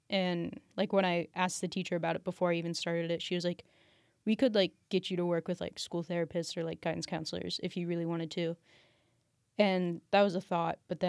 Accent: Columbus, Ohio, United States; I am a first year at Cincinnati. I am a special education major, and I'm from Columbus.

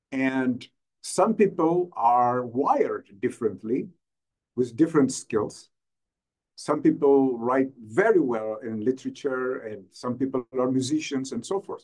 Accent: Ethiopia; English is a second language; I come from Ethiopia, and English is maybe my third or fourth language.

